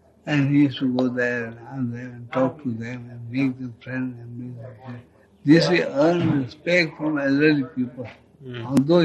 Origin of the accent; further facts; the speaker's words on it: Pune, Maharashtra, India; I was born in Pune. I was staying in Pune next door to Baba's house.